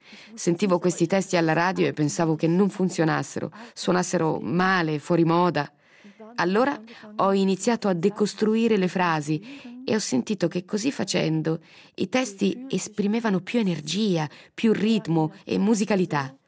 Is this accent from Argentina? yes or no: no; Valais, Switzerland; Ho trascorso la mia giovinezza in Vallese, dove la mentalità non è proprio in favore delle donne